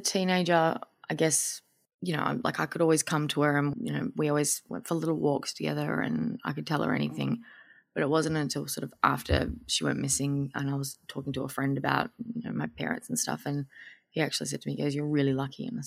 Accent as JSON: {"language": "English", "region": "Queensland", "country": "Australia", "tie": "born or raised there", "said": "I grew up in North Queensland"}